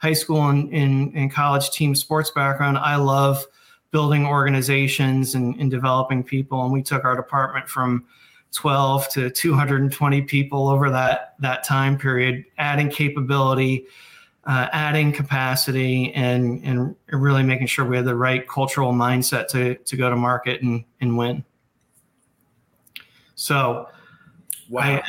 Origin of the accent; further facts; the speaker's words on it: Connecticut, United States; I grew up in Connecticut in the Reagan 80s